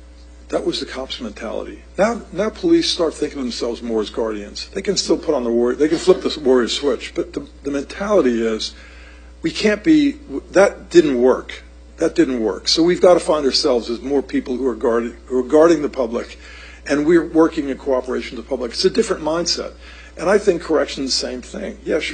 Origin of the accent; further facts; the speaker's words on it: Newark, New Jersey, United States; it took place in my hometown in Newark, New Jersey.